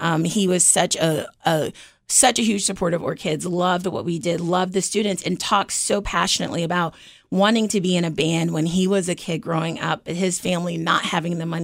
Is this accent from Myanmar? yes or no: no; Baltimore, Maryland, United States; I grew up here in Baltimore.